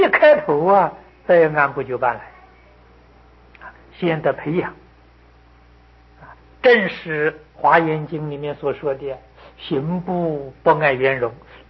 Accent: China; 这是我们中国人的想法，跟那些南传佛教大异其趣

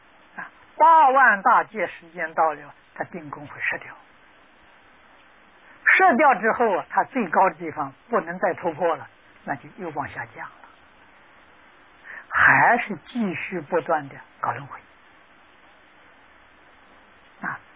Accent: China; 我们中国人有这个理想，没看到人做到。

